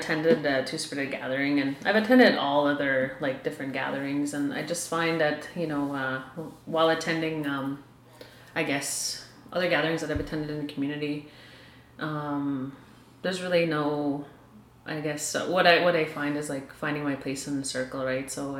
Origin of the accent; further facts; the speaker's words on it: South Indian Lake, Manitoba, Canada; now in Winnipeg, Canada; I am originally from Opipanipuyan Cree Nation, also known as South Indian Lake Manitoba, and that's in northern Manitoba. I've lived in Winnipeg, I guess, about, I'd say 11 to 12 years.